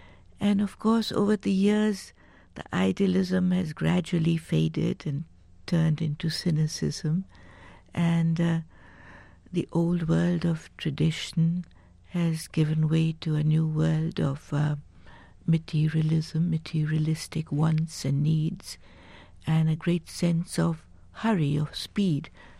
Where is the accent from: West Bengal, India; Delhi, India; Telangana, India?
Delhi, India; Well, I grew up in North India, in Old Delhi, but that was home neither to my father nor to my mother. My mother came from Germany.